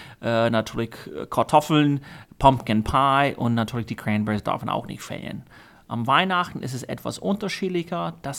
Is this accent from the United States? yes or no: yes; Iowa, United States; now in Germany; Ich komme aus dem Bundesstaat Iowa und lebe seit mehreren Jahren hier in Deutschland.